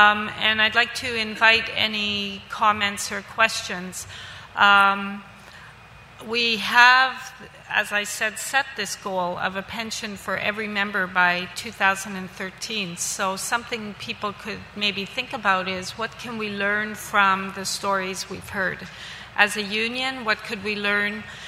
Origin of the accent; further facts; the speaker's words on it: North Vancouver, British Columbia, Canada; I'm from North Vancouver.